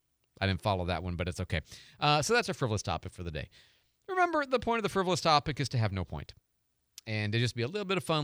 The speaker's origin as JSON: {"language": "English", "town": "Tucson", "region": "Arizona", "country": "United States", "tie": "born or raised there", "said": "I grew up in Tucson, so I was raised on guacamole and salsa."}